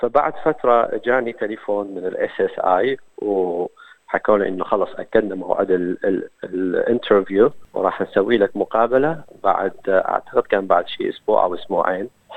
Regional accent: Iraq; moved away as an adult; أنا جيت من العراق. أوكي. وبالعراق كنت طالب مرحلة رابعة صيدلة، كنت أدرس بكلية الصيدلة.

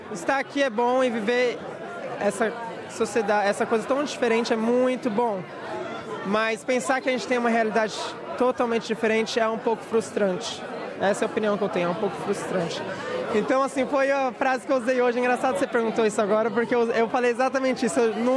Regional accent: São Paulo, Brazil; moved away as an adult; now in Sydney, Australia; Eu vou fazer 3 anos de Austrália. Vim de São Paulo, capital. Vai fazer 3 anos que eu estou aqui vivendo essa vida intensa.

